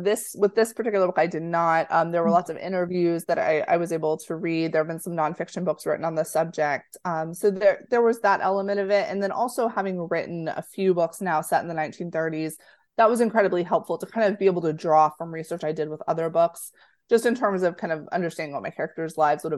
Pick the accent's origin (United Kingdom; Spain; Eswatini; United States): United States; Florida; I'm originally from Florida, so learning more about Florida history is always really fascinating to me.